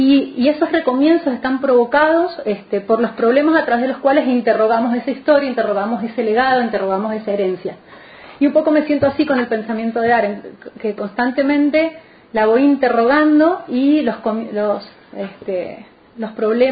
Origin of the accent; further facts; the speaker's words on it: Mendoza, Argentina; Arturo Royce es un filósofo argentino, mendocino, de mi tierra